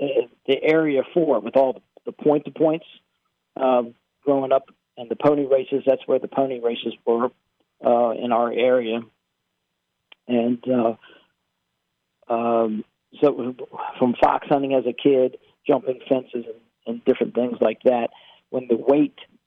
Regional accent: Virginia, United States; I grew up right outside of Middleburg, Virginia.

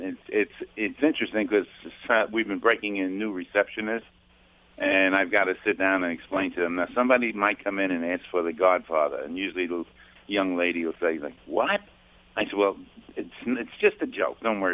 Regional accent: Queens, New York, United States; I'm from Queens. Donnie Trump is from Queens, all right?

